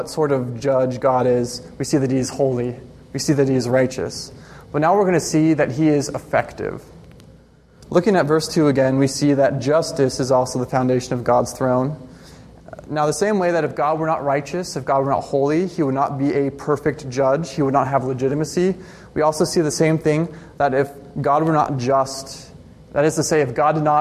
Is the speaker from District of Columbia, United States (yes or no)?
no; California, United States; I'm actually not from the Midwest originally. I'm from California.